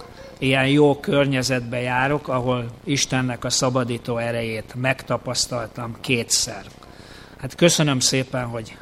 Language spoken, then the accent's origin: Hungarian; Mosonmagyaróvár, Győr-Moson-Sopron, Hungary; Hát az Attila már bemutatott engem, és azt is mondta, hogy Mosonmagyaróváról jöttem.